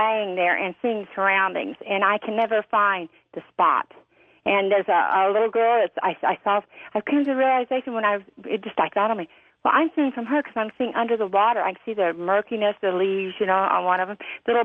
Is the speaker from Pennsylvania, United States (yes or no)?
no; Festus, Missouri, United States; I'm from Festus, Missouri, and south of St. Louis.